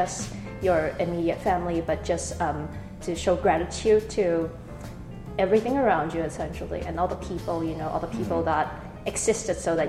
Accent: Canada; and I'm from Canada.

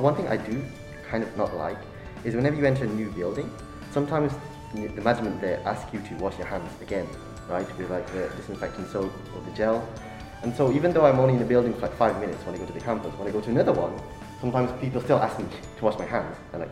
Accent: Indonesia; My hometown, Indonesia, is a very religious country

